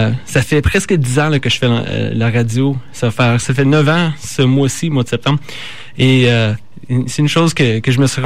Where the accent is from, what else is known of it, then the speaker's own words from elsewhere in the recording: Canada; accent: Canadian; c'est pas seulement parce que j'ai l'accent du Canada